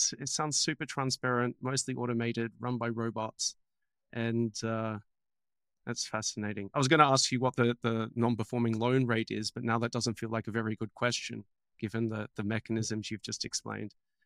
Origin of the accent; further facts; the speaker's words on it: Australia; I mean, I grew up in Australia and there was a big hacking community in Melbourne